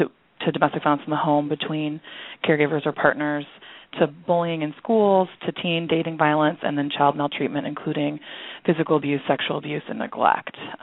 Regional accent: Portland, Oregon, United States; And I'm from Portland, Oregon, in Multnomah County

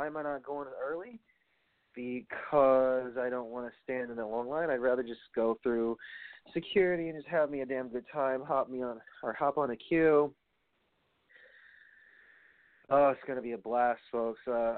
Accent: New York, United States; even though I'm from New York, I honestly don't care for the Cheatriots.

